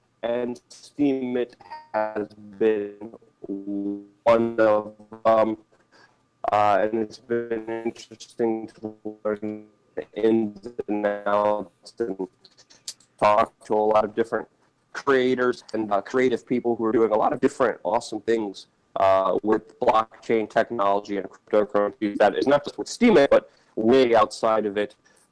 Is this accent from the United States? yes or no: no; Poland; I am born and raised in Poland